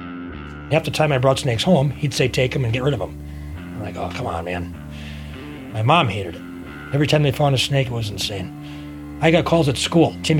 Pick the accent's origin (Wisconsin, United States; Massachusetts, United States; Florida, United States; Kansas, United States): Wisconsin, United States; Milwaukee; Basically, we grew up in Milwaukee with a bunch of punks, so I grew up as a punk.